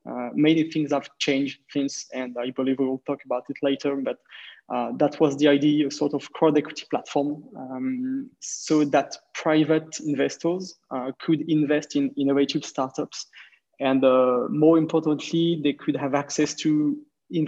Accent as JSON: {"language": "English", "country": "France", "accent": "French", "second_language": "English", "said": "So currently, indeed, I'm French VC based in Paris. You can hear it in my accent when I talk."}